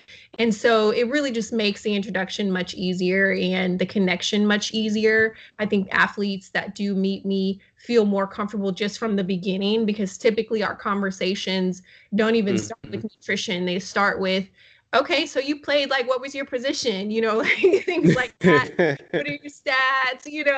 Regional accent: Texas, United States; the way I knew how to cook was, you know, Southern food. I'm from Texas.

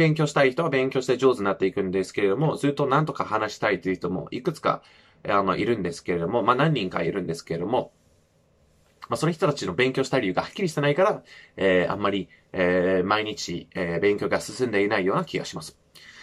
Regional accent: United Kingdom; first language English; Japanese is a second language; 自分もちろんイギリス生まれ育ちで英語が母国語なので、

